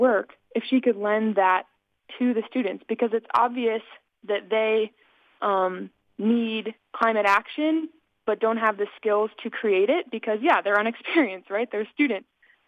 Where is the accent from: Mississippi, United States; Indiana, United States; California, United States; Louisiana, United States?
California, United States; Santa Rosa; I'm from Santa Rosa, California.